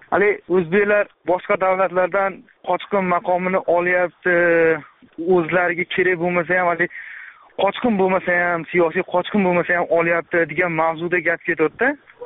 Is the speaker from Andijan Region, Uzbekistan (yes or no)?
yes; Marhamat, Andijan Region, Uzbekistan; Andijonda Marhamat tumanidanman.